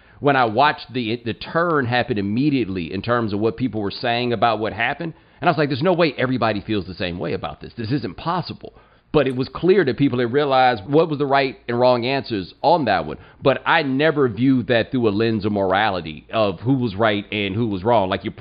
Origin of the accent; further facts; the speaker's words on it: Texas, United States; well, I'm from Texas, man.